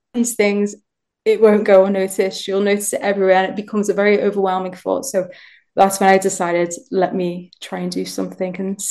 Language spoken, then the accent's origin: English; Liverpool, North West England, United Kingdom; I'm from Liverpool